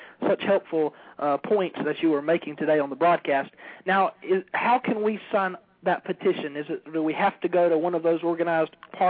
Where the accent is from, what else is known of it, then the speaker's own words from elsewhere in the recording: United States; I'm broadcasting live from Greene County, but yes, I am from Wilson County.